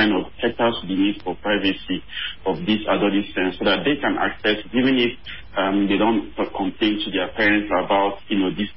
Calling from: Abuja, Federal Capital Territory, Nigeria; I'm calling from Abuja.

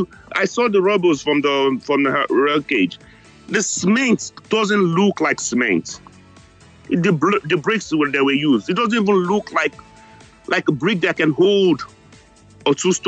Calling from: New York, United States; I'm calling you guys from New York.

